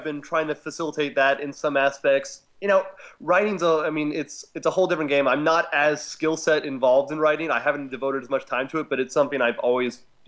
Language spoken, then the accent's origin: English; Littleton, Colorado, United States; I grew up in Littleton, Colorado. It's sort of the most infamous town in Colorado these days.